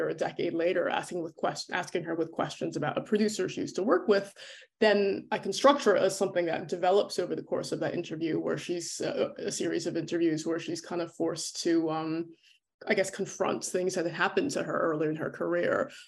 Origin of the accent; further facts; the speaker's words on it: New Jersey, United States; moved away as an adult; also born or lived in Ireland; now in London, United Kingdom; So I'm from New Jersey originally, but I moved to Ireland and then London in my early 20s.